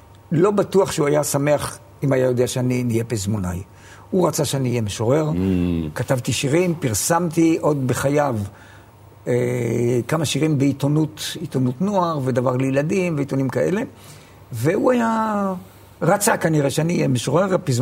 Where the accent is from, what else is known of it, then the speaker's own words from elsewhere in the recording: Yagur, Haifa District, Israel; שם גדלתי.